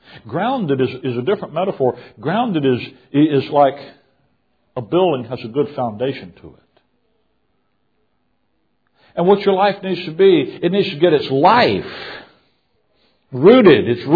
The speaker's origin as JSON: {"language": "English", "town": "Mobile", "region": "Alabama", "country": "United States", "also_born_or_lived": "Chicago", "moved": "yes", "said": "I'm from Mobile. About the time we moved to Chicago in 1979"}